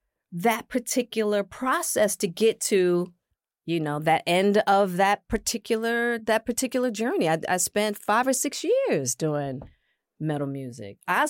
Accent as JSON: {"language": "English", "town": "Hollywood", "region": "California", "country": "United States", "said": "I'm a woman, I'm Black, and I'm from Hollywood."}